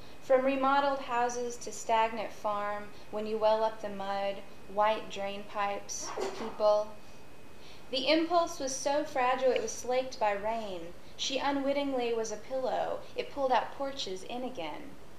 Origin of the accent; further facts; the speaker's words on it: Kentucky, United States; She grew up in Pennsylvania, sort of near the mouth of it, and I grew up in Kentucky, kind of near the Delta.